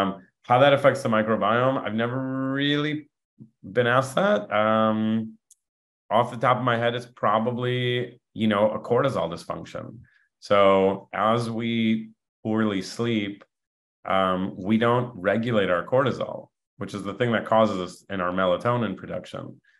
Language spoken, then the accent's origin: English; Montana, United States; now in Los Angeles, United States; I came from Montana. Everybody in Montana is chill.